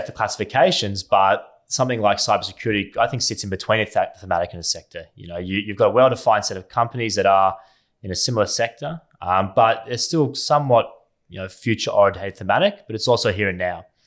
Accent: Australia; as an Australian investor

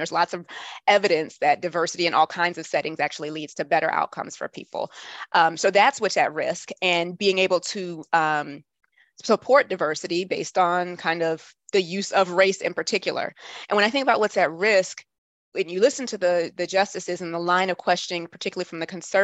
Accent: Atlanta, Georgia, United States; So now I'm back home in my hometown of Atlanta and working with the education consulting firm here.

